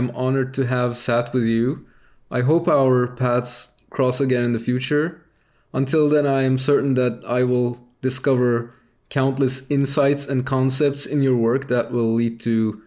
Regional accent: Istanbul, Turkey; I grew up in a very big city. I grew up in Istanbul, where the population is, I think, close to 20 million now.

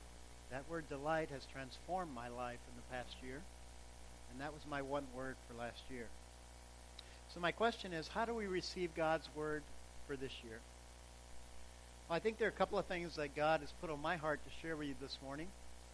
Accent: Southeast, United States; And as I grew up in the South. I grew up in the Southeast, the Bible Belt.

